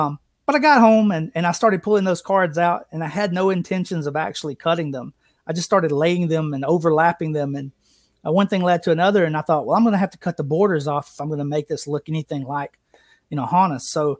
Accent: Fulton, Mississippi, United States; And this is back in my hometown of Fulton, Mississippi.

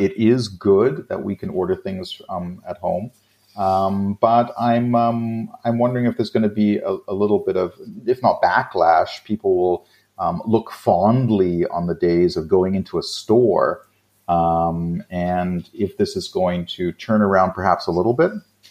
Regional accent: England, United Kingdom; I can never pronounce this because it's French and I'm English.

